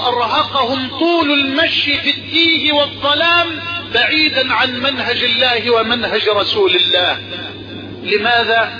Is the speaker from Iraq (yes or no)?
no; Egypt; بلدنا مصر